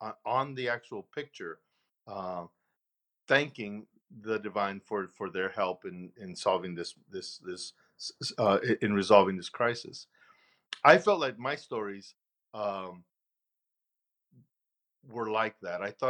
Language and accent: English; El Paso, Texas, United States; to my development as a young man and as an artist in growing up in El Paso.